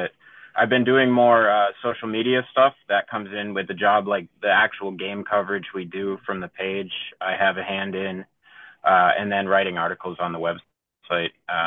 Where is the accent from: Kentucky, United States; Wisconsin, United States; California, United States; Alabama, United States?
Wisconsin, United States; Appleton; I grew up in Appleton, Wisconsin, and we had a farm team, the Timber Rattlers, the Brewers.